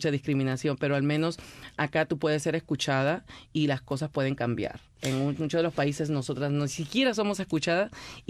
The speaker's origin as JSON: {"language": "Spanish", "country": "Peru", "moved": "yes", "lives_now": "United States", "said": "Y cuando yo salí de Perú, emigré de Perú, pues no tenía la misma apariencia que tengo ahora en Estados Unidos."}